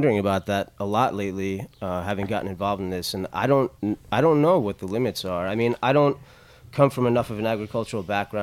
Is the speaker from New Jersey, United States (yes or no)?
yes; New Jersey, United States; It was all, I contributed all to growing up in New Jersey.